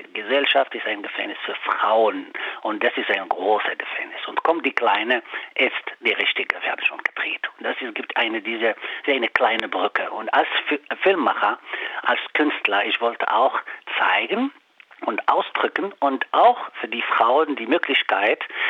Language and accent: German; Morocco; German is a second language; Erstens, ich bin Marokkaner, ich kenne Marokko und so weiter.